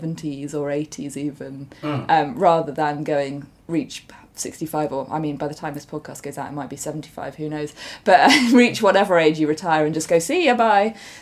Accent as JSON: {"language": "English", "region": "South East England", "country": "United Kingdom", "tie": "born or raised there", "said": "I grew up in Buckinghamshire, so near to Amersham, High Wycombe kind of area."}